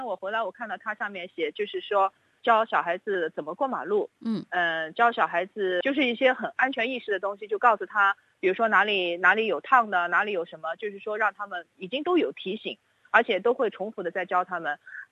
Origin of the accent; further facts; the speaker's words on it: China; moved away as an adult; now in Australia; 所以我觉得我是在中国长大的，对吧，我也在中国工作了一段时间，到了澳洲。